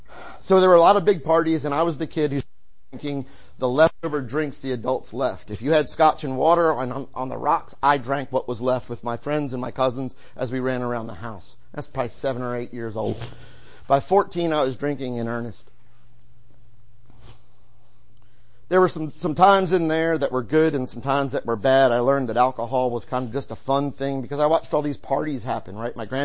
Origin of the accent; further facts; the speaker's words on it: New Jersey, United States; I'm also from New Jersey, so I talk really fast.